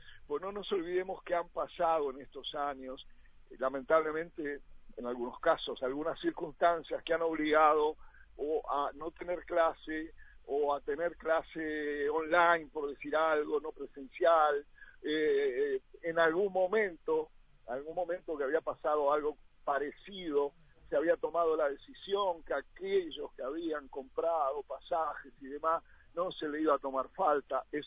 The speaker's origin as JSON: {"language": "Spanish", "country": "Uruguay", "said": "como uruguayos bien nacidos no podría ser de otra manera"}